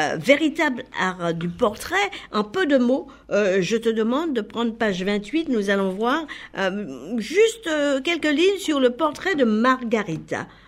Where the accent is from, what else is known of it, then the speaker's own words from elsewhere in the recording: Martinique; cette mentalité insulaire que je trouve aussi bien chez moi en Martinique qu'à La Réunion.